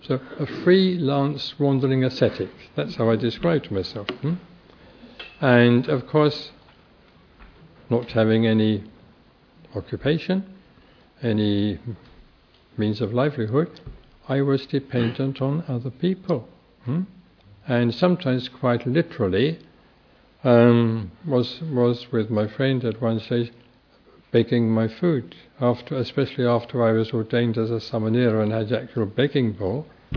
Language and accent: English; England, United Kingdom; Of course, I was in India as an Englishman, as a foreigner, and I threw away my identification papers so that I was, as it were, anonymous.